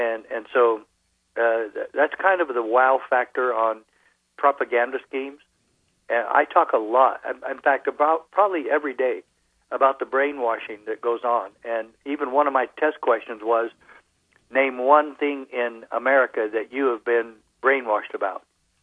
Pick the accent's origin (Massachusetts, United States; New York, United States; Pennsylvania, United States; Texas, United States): New York, United States; Brooklyn; I'm from Brooklyn.